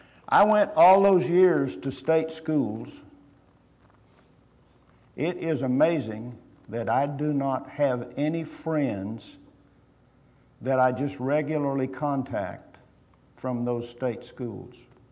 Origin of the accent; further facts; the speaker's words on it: Texas, United States; I'm from Texas, but I'm not for the University of Texas, almost any other school.